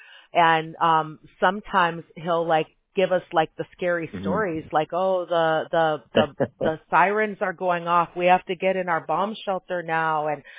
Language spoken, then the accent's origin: English; Chicago, Illinois, United States; now in Fountain Valley, United States; I'm in California. You're not too. I grew up in Chicago.